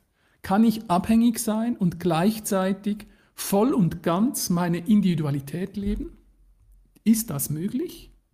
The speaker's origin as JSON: {"language": "German", "country": "Switzerland", "first_language": "Swiss German", "second_language": "German", "said": "Ich bin Schweizer, das heißt, meine Muttersprache ist Schweizerdeutsch und nicht Hochdeutsch"}